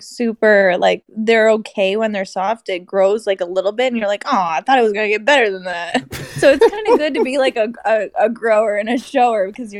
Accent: Ohio, United States; born there; moved away as an adult; No, I was born in Ohio.

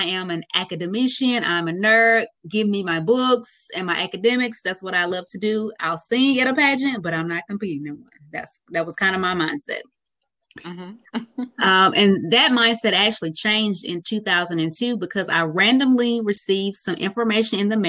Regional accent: Roanoke, Alabama, United States; I would sing at some of the pageants that were happening in my hometown, Roanoke, Alabama.

